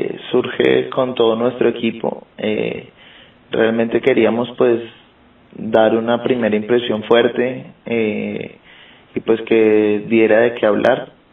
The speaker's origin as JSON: {"language": "Spanish", "country": "Colombia", "tie": "born there", "said": "pues en Colombia, que es mi país natal"}